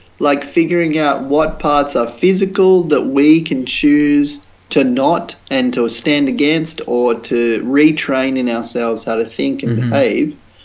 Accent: Australia; I think it could have national implications for me as an Australian.

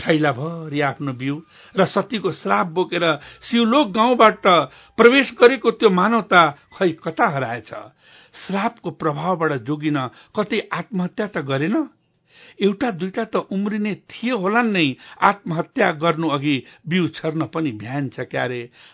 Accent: Ballia, Uttar Pradesh, India; also born or lived in Syangja, Nepal / Bihar, India; म जन्मेको स्याङ्जामा, तर जम्मा 1-1.5 वर्षको उमेरमा मेरो मातापिताले मलाई लिएर भारत गए र सम्पूर्ण मेरो बाल्यकाल त्यही नै बित्यो

